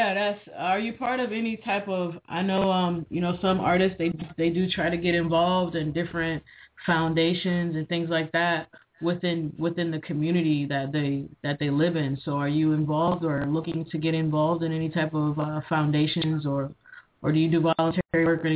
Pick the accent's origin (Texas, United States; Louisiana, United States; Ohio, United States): Ohio, United States; also born or lived in California; now in Florida, United States; that's where I'm from the Midwest, I'm from Ohio, then I lived out in Cali.